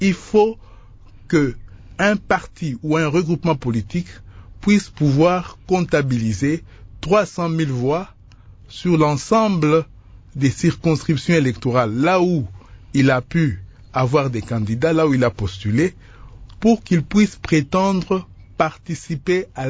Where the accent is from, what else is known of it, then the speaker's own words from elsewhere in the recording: DR Congo; Chez nous, en République démocratique du Congo